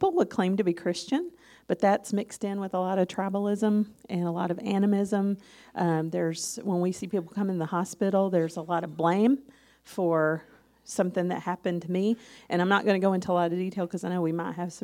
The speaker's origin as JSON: {"language": "English", "region": "Tennessee", "country": "United States", "tie": "born or raised there", "lives_now": "Papua New Guinea", "said": "I'm a country girl. I was raised in East Tennessee."}